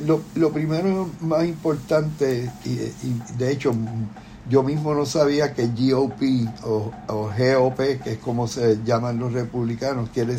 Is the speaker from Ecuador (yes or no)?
no; Puerto Rico; Y uno como latino, uno como minoría, que somos los puertorriqueños